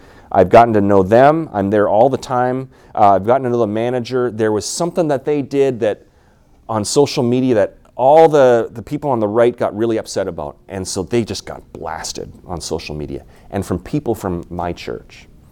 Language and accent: English; Canada; now in United States; Certainly recently in Minnesota. I'm originally from Canada.